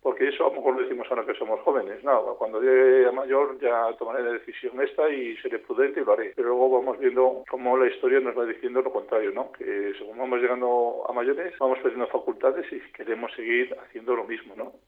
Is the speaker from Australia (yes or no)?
no; Spain; como somos los españoles